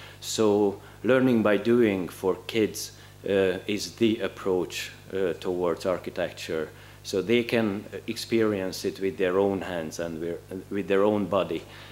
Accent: Hungary; English is a second language; moved away; I'm coming from Hungary

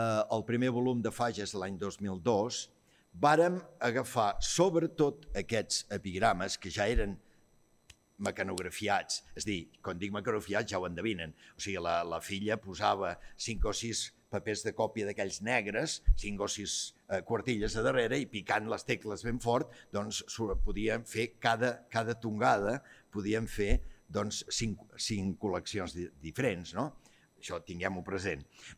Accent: Garrigàs, Catalonia, Spain; Jo sóc de Garrigàs

